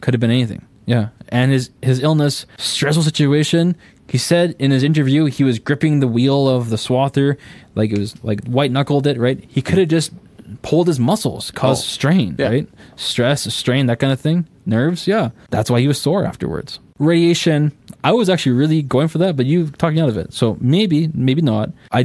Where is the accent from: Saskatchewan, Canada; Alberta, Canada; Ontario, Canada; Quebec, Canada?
Saskatchewan, Canada; listen, I'm from Saskatchewan.